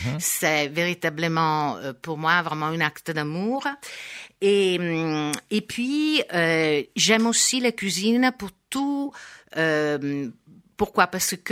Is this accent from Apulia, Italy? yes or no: no; Treviso, Veneto, Italy; French is a second language; now in Paris, France; Donc, je suis de Treviso. Je vis depuis plus de 30 ans à Paris, mais je suis très souvent en Italie.